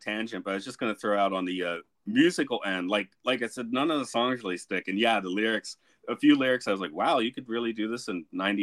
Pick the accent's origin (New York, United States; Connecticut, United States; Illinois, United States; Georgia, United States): Georgia, United States; Yeah, I guess my context is growing up in Georgia, and I was a history dork